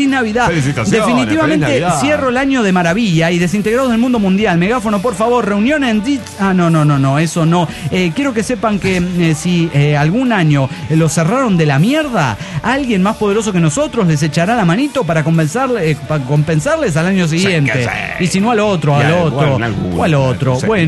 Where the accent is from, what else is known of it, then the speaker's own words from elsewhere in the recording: Tarija, Bolivia; soy de Tarija, estoy en gastronomía